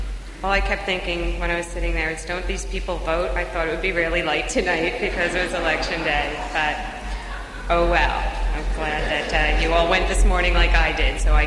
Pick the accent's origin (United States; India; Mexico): United States; Cranford, New Jersey; I grew up in Cranford, New Jersey.